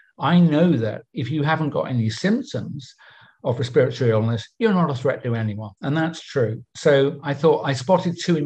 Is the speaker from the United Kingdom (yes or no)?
yes; United Kingdom; because I'm a Brit